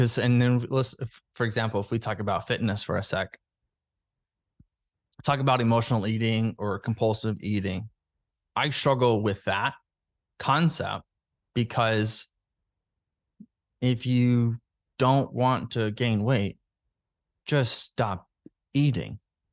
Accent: Alabama, United States; when growing up in Alabama for 23 years, I thought I would be married at 24 with two kids and a white picket fence.

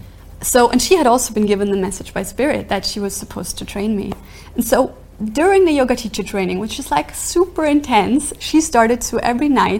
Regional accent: Austria; I'm from Austria.

